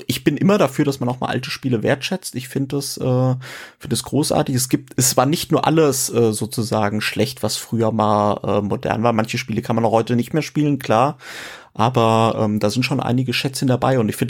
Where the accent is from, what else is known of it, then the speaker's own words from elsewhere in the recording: Frankfurt, Hesse, Germany; Genau, ich kann das auch als Frankfurter bestätigen.